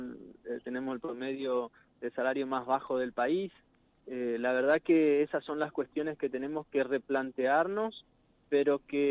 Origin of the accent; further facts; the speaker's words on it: Empedrado, Corrientes, Argentina; yo soy del interior, soy de Empedrado